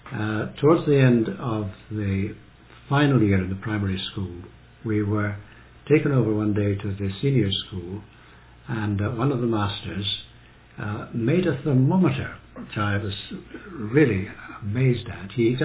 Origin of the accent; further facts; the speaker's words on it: Fairlie, Scotland, United Kingdom; born there; I was born in St. Margaret's Manse Fairley in September 1929.